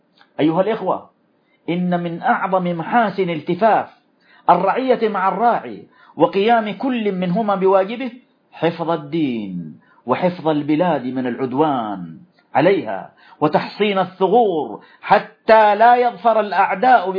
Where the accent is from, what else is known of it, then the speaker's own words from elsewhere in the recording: Saudi Arabia; قامت بلادنا المملكة العربية السعودية